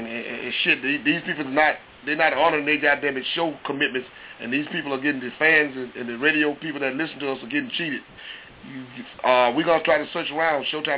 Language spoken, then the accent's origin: English; the South, United States; I mean, I'm from the South. I call it what it is. You got to realize this is a Southern-based station, so we call it a fight.